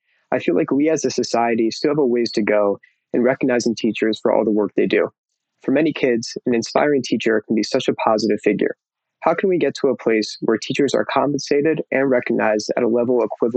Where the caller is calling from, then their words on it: Boca Raton, Florida, United States; I'm calling from Boca Raton, Florida.